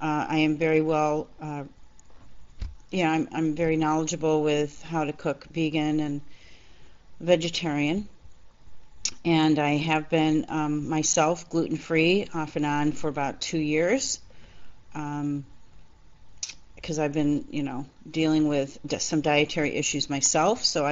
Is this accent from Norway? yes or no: no; Cleveland, Ohio, United States; I was a in-house caterer at a synagogue in Cleveland, my hometown